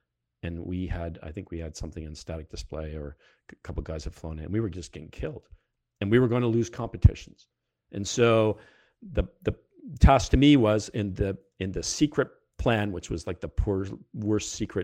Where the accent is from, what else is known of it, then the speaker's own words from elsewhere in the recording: Canada; now in Pax River, United States; I moved back to Canada.